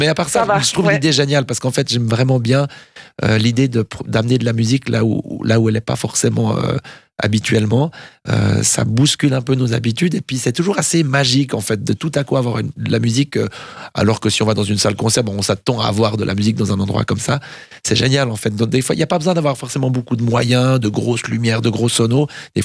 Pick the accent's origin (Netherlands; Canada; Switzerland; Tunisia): Switzerland; Champagne, Vaud; C'est ce qui est écrit sur mon clavier parce que je viens de Champagne, donc voilà.